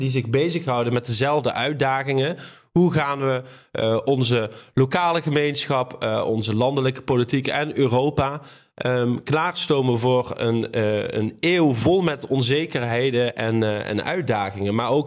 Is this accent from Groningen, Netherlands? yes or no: no; Maastricht, Limburg, Netherlands; Ik ben geboren en getogen in Maastricht.